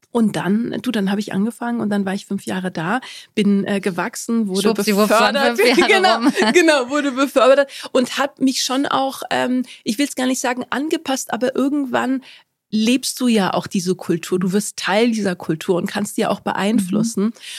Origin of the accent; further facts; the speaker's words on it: Germany; also born or lived in Egypt; Und zwar bin ich in Ägypten geboren. Und ich bin aber schon relativ früh nach Deutschland gekommen, weil meine Eltern hier studiert haben. Und bin in Deutschland aufgewachsen, aber schon auch mit diesem Background, diesem kulturellen Background aus Ägypten.